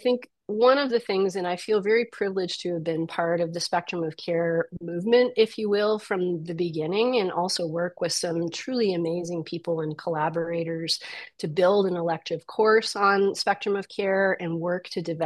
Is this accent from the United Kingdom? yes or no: no; Canada; So as a Canadian and certainly in parts of the United States as well, it's not easy for pet owners to actually get to veterinary care